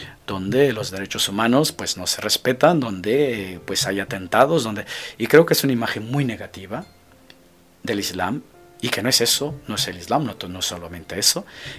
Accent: Mexico; also born or lived in Mozambique; como mexicano, como misionero de África, como persona, bueno, como alguien que ha tenido una experiencia de misión de 12 años en el Mozambique

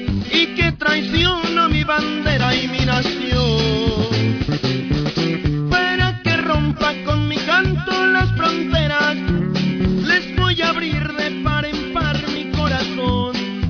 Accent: Mexico; now in United States; Pero qué importa si soy nuevo ciudadano, sigo siendo mexicano, como el pulque y el nopal.

